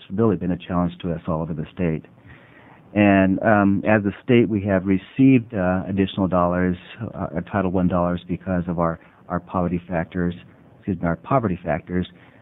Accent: California, United States; moved away as an adult

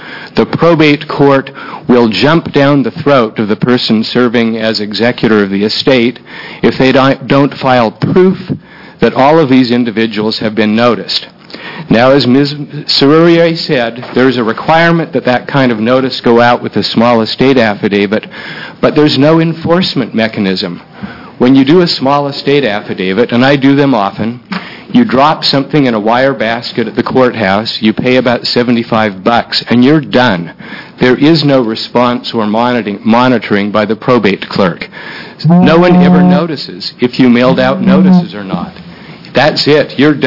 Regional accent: Portland, Oregon, United States; I'm an attorney from Portland.

